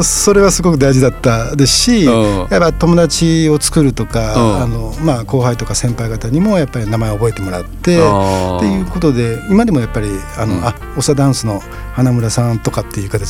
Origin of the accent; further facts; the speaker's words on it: Kobe, Hyogo, Japan; まあ、神戸から来まして、